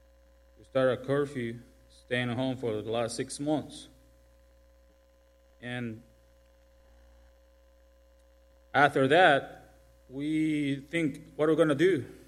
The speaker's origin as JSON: {"language": "English", "town": "Tegucigalpa", "region": "Francisco Morazán", "country": "Honduras", "second_language": "English", "said": "for everybody. I'm coming from Honduras, Tegucigalpa, and I'm living in Tegucigalpa."}